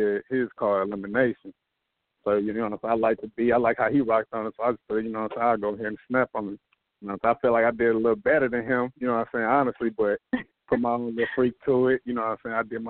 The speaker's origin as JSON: {"language": "English", "town": "St. Louis", "region": "Missouri", "country": "United States", "said": "Yeah, nah, I'm from St. Louis, Missouri. You know what I'm saying? St. Louis, but real, you know, real slums."}